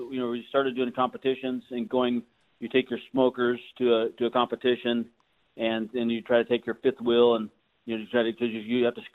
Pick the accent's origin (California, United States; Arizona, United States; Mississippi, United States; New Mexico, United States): Arizona, United States; Yuma; born there; My dad moved here in the early 60s, and I was born here in Yuma. So we've been here for a long time.